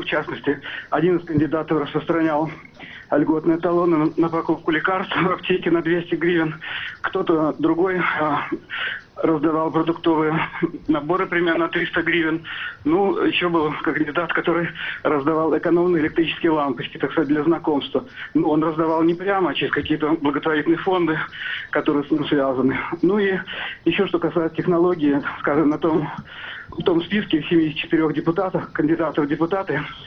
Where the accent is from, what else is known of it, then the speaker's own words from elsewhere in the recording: Moscow, Russia; я представитель Москвы, москвич и даже москаль, россиянин.